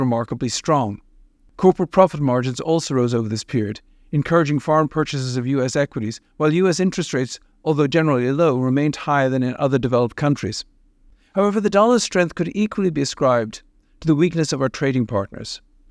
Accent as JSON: {"language": "English", "region": "New England", "country": "United States", "tie": "born or raised there", "said": "Growing up in New England, our sons had a privileged childhood as sports fans"}